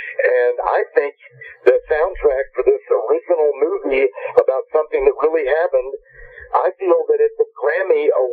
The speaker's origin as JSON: {"language": "English", "town": "Louisville", "region": "Kentucky", "country": "United States", "tie": "born there", "said": "I was born in Louisville, Kentucky. That's right."}